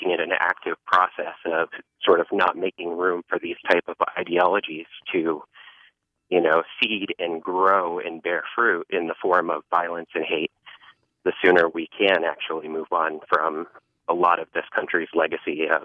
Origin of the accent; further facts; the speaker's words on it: Essex Junction, Vermont, United States; I happen to be a black transgender woman. I grew up in Essex Junction. I live in Burlington. I've been in Vermont for about 25 years.